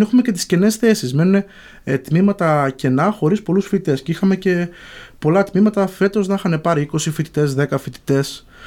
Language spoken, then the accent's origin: Greek; Katovathia, Crete, Greece; ο ίδιος είναι από την Κρήτη. Μπορεί το επώνυμό μου να μην το προδίδει, ναι … αλλά ο ίδιος μένω στην Κατωβάθια, στο λίγο πιο έξω από το Ηράκλειο, είναι το χωριό μου.